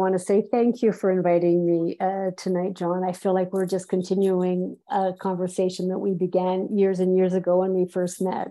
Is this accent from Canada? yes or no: yes; Canada; including being a Canadian